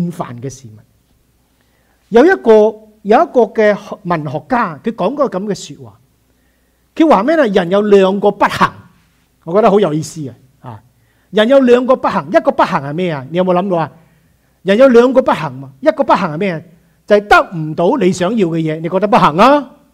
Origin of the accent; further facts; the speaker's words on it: Malaysia; 我喺馬來西亞長大